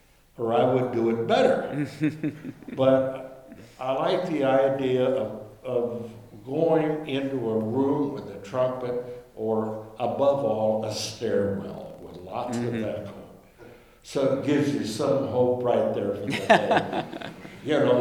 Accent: High Prairie, Oregon, United States; also born or lived in New York; I'm born and raised on High Prairie in Eastern Oregon, and that's at the bottom of it all, that's what I really am.

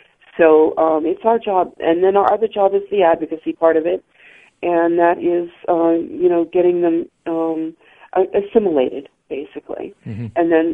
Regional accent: New Hampshire, United States; now in Iowa, United States; I was raised in New Hampshire primarily my formative years, but I'm from the East Coast up and down. My dad was in the military. And what brought me to Iowa was my husband's job.

